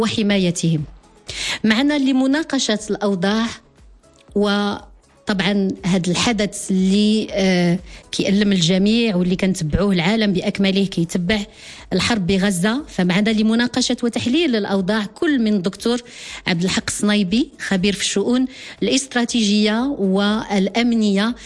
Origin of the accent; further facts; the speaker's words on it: Morocco; ولأننا كمغاربة كنرفض العنف وكنرفض التطرف